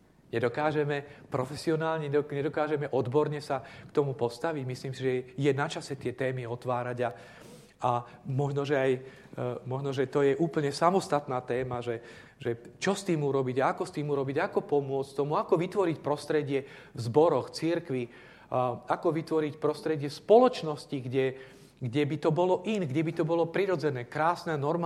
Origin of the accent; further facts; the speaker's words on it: southern Slovakia, Slovakia; ja teraz som z juhu, bývali sme 25 rokov pri Nitre, tam pod Horami.